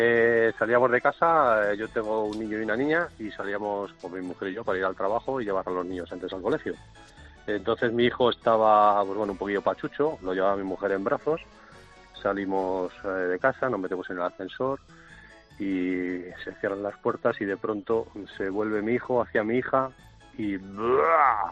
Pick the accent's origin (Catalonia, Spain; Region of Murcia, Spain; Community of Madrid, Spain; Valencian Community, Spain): Community of Madrid, Spain; Madrid; soy el señor de Carabanchel.